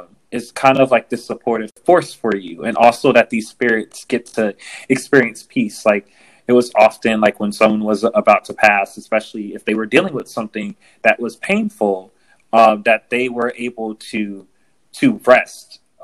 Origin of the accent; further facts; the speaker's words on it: California, United States; also born or lived in Connecticut / Florida; so I grew up in the Black church, and so I lived in, like, the South. Like, I grew up in California, in Connecticut, in Florida.